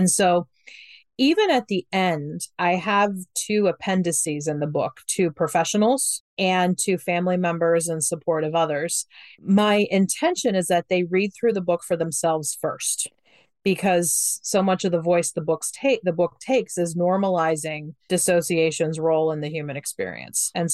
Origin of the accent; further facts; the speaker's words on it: Ohio, United States; You know, and I'm from Ohio. I grew up very conservative in Ohio.